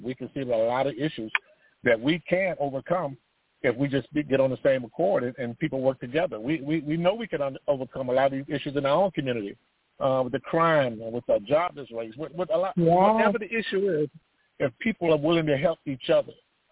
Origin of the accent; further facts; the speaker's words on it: Riviera Beach, Florida, United States; I grew up in Riviera Beach